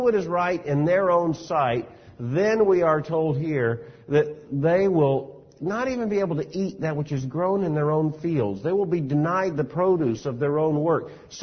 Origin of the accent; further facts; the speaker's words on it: Florida, United States; Again, growing up in Florida, this was a very real concern.